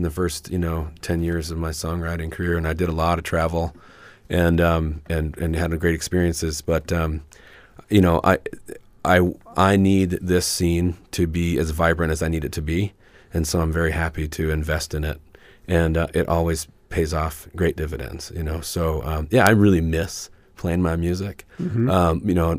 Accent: Wasilla, Alaska, United States; now in Anchorage, United States; So I'm from Wasilla, proudly, mm-hmm.

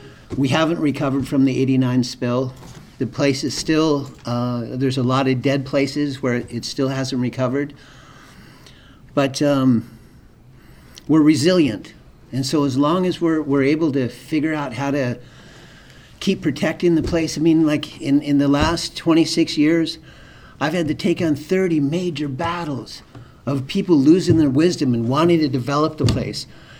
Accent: Alaska, United States; I grew up fishing in Prince William Sound, one of the last fishing families.

